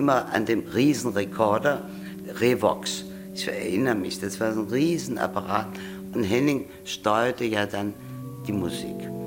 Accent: Trier, Rhineland-Palatinate, Germany; born there; Geboren 1943 in Trier.

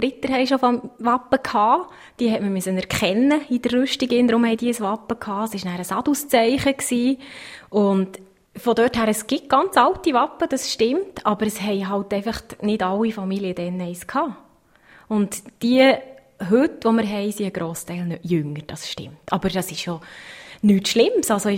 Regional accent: Solothurn, Switzerland; Ich bin ursprünglich nicht Bernerin. Ich komme aus dem Kanton Solothurn.

